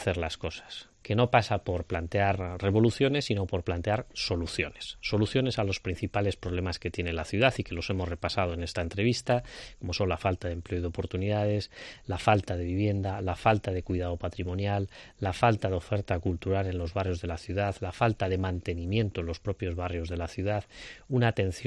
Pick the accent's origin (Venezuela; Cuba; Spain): Spain; Salamanca, Castile and León; soy salmantino al 100%, la ciudad en la que he nacido, en la que me he criado, he estudiado y actualmente es donde trabajo.